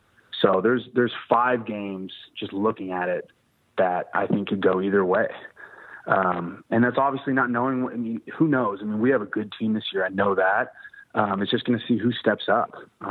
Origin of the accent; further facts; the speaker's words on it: Dallas, Texas, United States; now in Oklahoma City, United States; I mean, I was raised in Dallas. That's my hometown.